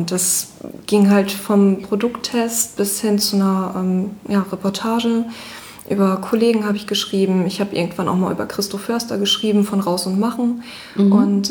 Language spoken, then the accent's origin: German; Recklinghausen, North Rhine-Westphalia, Germany; now in Wilhelmshaven, Germany; Ich komme eigentlich aus Recklinghausen, wohne aber in Wilhelmshaven, schon ja, eine ganze Weile auch mittlerweile.